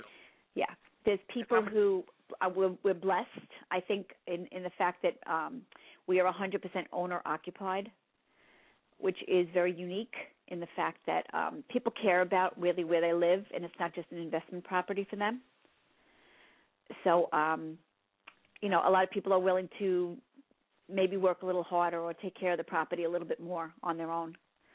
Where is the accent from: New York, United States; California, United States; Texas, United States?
New York, United States; Dyker Heights; Okay, I was born and raised in Dyker Heights and moved to Bay Ridge 19 years ago